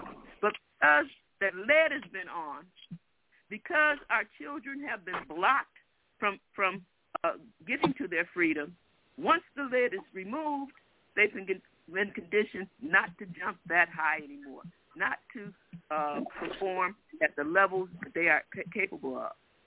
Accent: Detroit, Michigan, United States; Now, I'm from Detroit. We very rarely see a frog in the city, okay? We're surrounded by water. We're from Michigan.

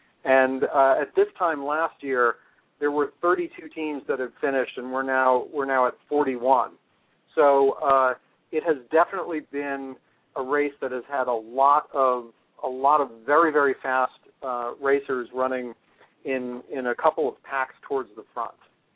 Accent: New York, United States; Part of me is I grew up in New York, so I'm very particular about pizza

